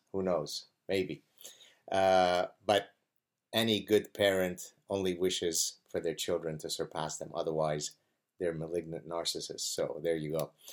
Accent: Canada; I'm Canadian

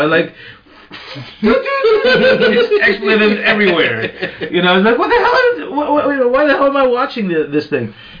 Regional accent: Philippines; I'm from the Philippines

